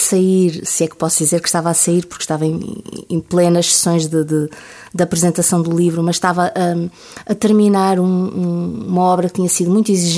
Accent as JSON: {"language": "Portuguese", "town": "Porto", "region": "Norte", "country": "Portugal", "tie": "born or raised there", "said": "Onde de facto eu nasci, onde eu cresci, onde eu estudei, mas agora vivo perto do Porto, mas não no Porto."}